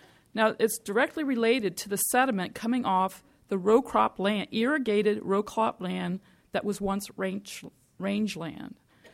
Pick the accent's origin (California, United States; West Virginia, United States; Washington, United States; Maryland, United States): California, United States; Salinas; I'm from Salinas.